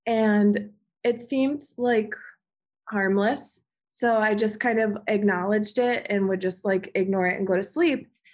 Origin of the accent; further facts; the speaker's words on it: Amherst, New York, United States; So I grew up in Amherst, New York, which is like Western New York, a total opposite side of the state from New York City.